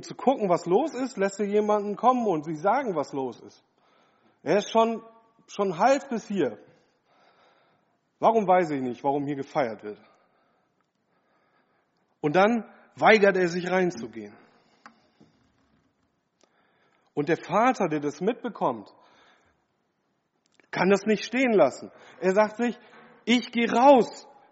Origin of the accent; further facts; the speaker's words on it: Solingen, North Rhine-Westphalia, Germany; born there; bin geboren in Solingen … beide gläubig.